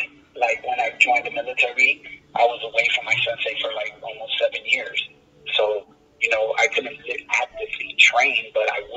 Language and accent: English; Chicago, Illinois, United States; Everybody knows I'm from Chicago.